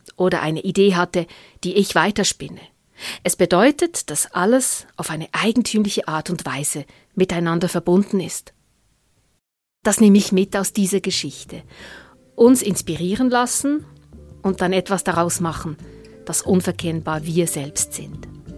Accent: Biel, Bern, Switzerland; accent: Bieler; ich lese es Ihnen vor mit meinem Bieler Akzent.

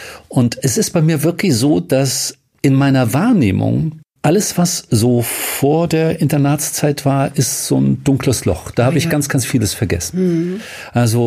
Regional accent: Bavaria, Germany; ich bin ja Bayer

